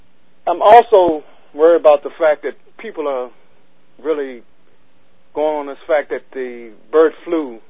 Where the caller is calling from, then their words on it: Washington, District of Columbia, United States; from D.C.